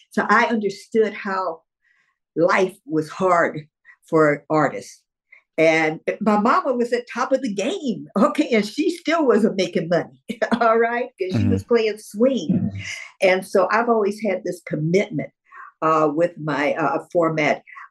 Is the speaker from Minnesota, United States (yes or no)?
no; Omaha, Nebraska, United States; Okay, growing up in Omaha, Nebraska, it was strictly Black folks, white folks, and our Native American brothers and sisters were on reservations.